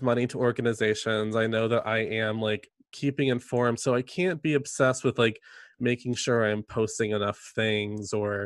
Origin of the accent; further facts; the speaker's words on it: Deep South, United States; I grew up in the Deep South, and not only in the Deep South, but I grew up like in the country in the Deep South.